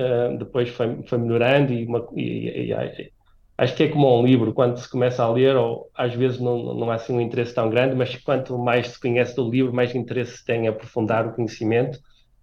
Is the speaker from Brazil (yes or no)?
no; Vila Nova de Gaia, Porto, Portugal; now in Hannover, Germany; Eu sou de Francelos, em Vila Nova de Gaia, gosto bastante daquele local.